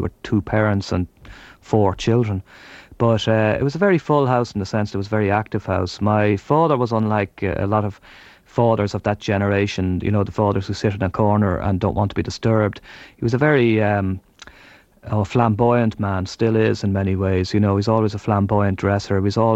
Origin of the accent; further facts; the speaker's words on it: Kilbarrick, Leinster, Ireland; I grew up in a place called Kilbarrick on the north side of Dublin, about 4 miles out from the city centre.